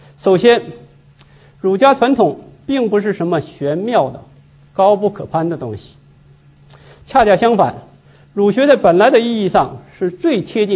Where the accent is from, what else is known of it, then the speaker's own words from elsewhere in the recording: China; 对我们中国人来说是更私人性的东西